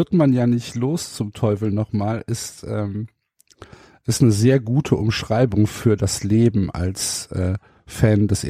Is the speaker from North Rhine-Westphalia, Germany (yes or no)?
yes; Brühl, North Rhine-Westphalia, Germany; also born or lived in Cologne; Ich komme ja eigentlich aus der Kleinstadt. Ich komme ja eigentlich aus der Vorstadt, aus Brühl, und habe lange dann in Nippes gelebt.